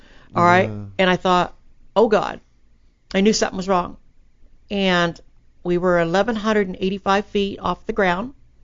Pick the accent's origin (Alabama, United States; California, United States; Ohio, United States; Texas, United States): Texas, United States; Now I'm a Texan. Texans don't lie.